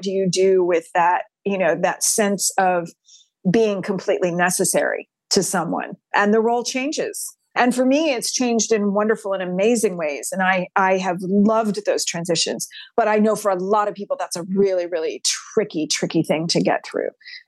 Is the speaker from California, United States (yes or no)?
no; Texas, United States; Oh yeah. I'm a sixth generation Texan on my mom's side.